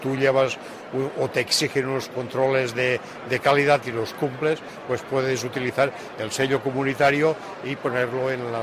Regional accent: Catalonia, Spain; Pues nosotros venimos del sur de Tarragona.

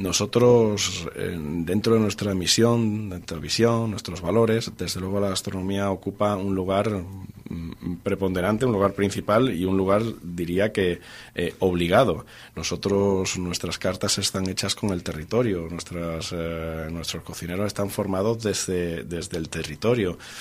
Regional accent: Mérida, Extremadura, Spain; also born or lived in Madrid / Cantabria; vengo de Mérida, soy nacido en Mérida, soy extremeño

